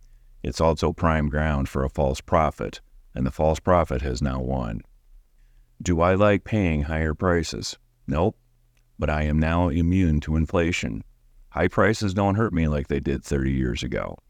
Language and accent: English; Wisconsin, United States; I grew up in North Central Wisconsin's papermaking region.